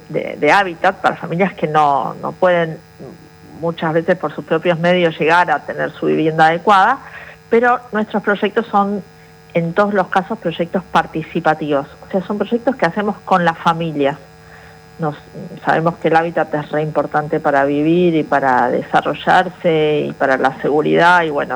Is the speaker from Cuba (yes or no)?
no; Buenos Aires, Argentina; yo soy de Buenos Aires.